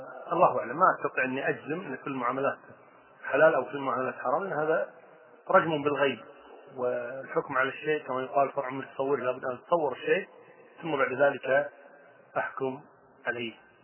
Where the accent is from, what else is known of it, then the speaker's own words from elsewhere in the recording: Kuwait; يعني احيانا في بعض البلاد مثلا عندنا في الكويت مثلا هنا